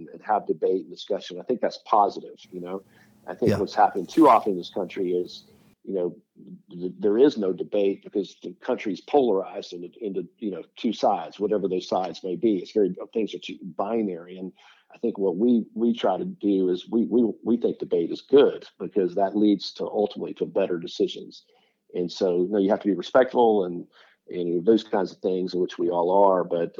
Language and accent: English; South Carolina, United States; It was just literally that I was from South Carolina.